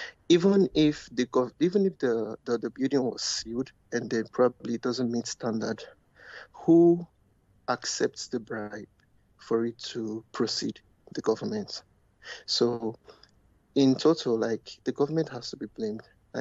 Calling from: Canada

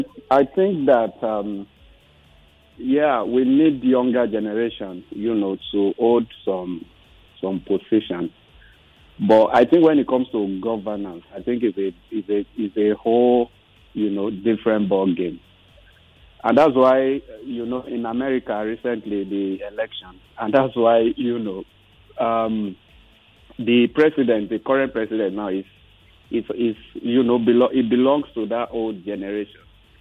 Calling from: Ikorodu, Lagos, Nigeria; I'm calling from Ikorodu.

